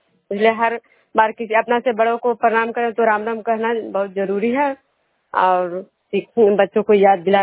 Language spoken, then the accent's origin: Hindi; Khujra, Bihar, India; मैं विष्णुपुर ग्राम खुजरा पंचायत नालंदा जिला नगर नवसा प्रखंड के निवासी हूँ।